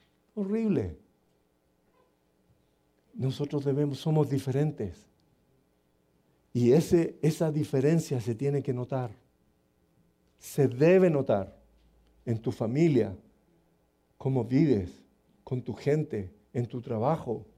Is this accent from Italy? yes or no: no; Chile; En mi país tenemos, en Chile tenemos un porcentaje grandísimo de evangélicos.